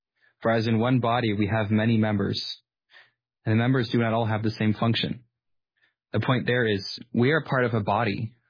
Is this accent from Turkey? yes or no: no; Austria; English is a second language; moved away as an adult; now in United States; I grew up in Austria. When I was 19, I came to BJU as a student.